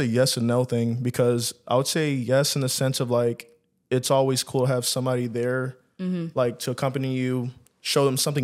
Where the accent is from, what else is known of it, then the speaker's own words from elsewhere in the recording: Miami, Florida, United States; now in Nashville, United States; So I originally grew up Miami area.